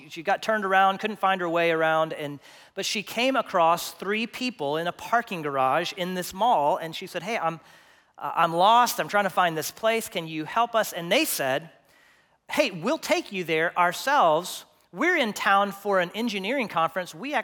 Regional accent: Texas, United States; now in Longview, United States; This happened to our family quite a bit when we moved to Longview 3.5 years ago because we came from West Texas.

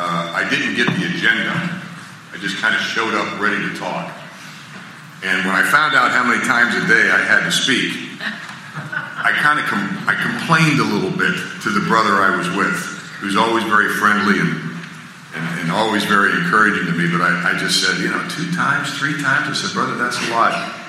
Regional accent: Weirton, West Virginia, United States; I'm born and raised in Weirton.

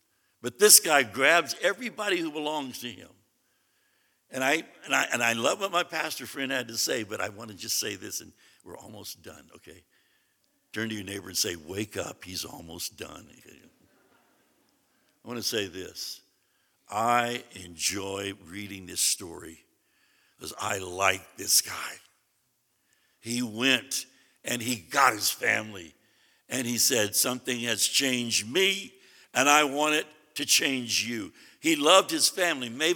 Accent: the South, United States; Now, if I'm getting a little excited, I'm from the South. We do that a lot, okay?

